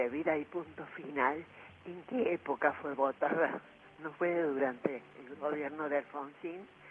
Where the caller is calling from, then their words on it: Villa Marta, Córdoba, Argentina; de Villa Marta, Córdoba.